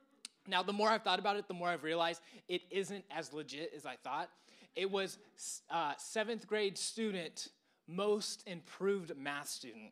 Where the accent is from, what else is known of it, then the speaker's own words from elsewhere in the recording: Atlanta, Georgia, United States; So obviously, I'm from Atlanta. I love my city.